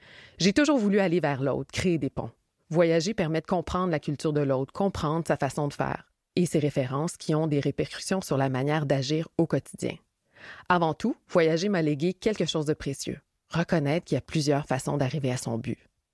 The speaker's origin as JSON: {"language": "French", "town": "Montreal", "region": "Quebec", "country": "Canada", "tie": "born there", "said": "Je suis née à Montréal de parents portugais qui se sont rencontrés ici, ayant immigré au Canada seule."}